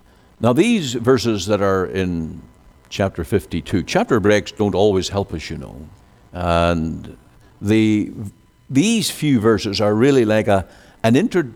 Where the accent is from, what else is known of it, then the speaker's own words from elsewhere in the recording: Ireland; now in Canada; When I grew up in Ireland, we didn't use the word so as like Canadians do.